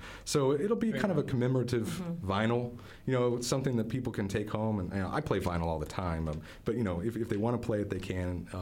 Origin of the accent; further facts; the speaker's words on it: Tulsa, Oklahoma, United States; growing up in Tulsa, I was a big Tulsa historian. I was very proud of Tulsa's history.